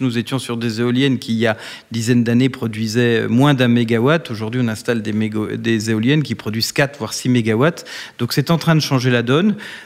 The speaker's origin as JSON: {"language": "French", "region": "Bourgogne-Franche-Comté", "country": "France", "said": "Moi je viens de Franche-Comté, donc les vins de Bourgogne, c'est quand même"}